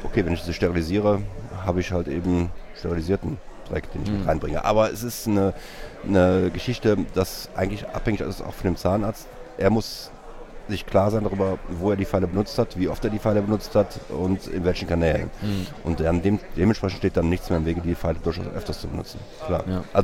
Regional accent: Cologne, North Rhine-Westphalia, Germany; Ich als Kölner muss natürlich sagen, es ist eine der schönsten Städte.

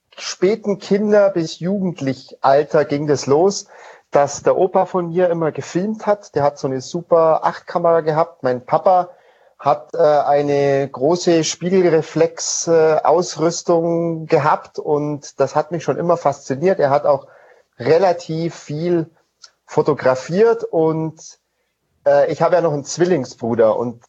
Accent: Bavaria, Germany; ich bin im Allgäu aufgewachsen

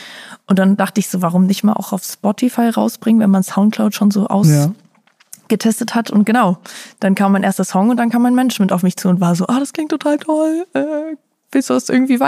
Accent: Hamburg, Germany; also born or lived in Munich / Hannover; ich bin 25, ich komme gebürtig aus München, bin dann nach Hamburg gezogen und da lange aufgewachsen, am Stadtrand.

